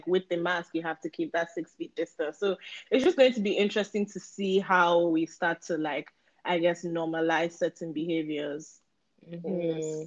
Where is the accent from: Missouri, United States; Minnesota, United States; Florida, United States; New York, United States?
Florida, United States; Miami; now in California, United States; I was away from California for like 2 months. I was back home in Miami.